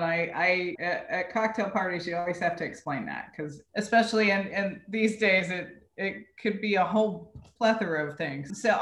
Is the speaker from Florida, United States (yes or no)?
yes; Florida, United States; I grew up in Florida, and we didn't do a whole lot of growing things, but I did a lot of catching things, so a lot of catching fish in the backyard.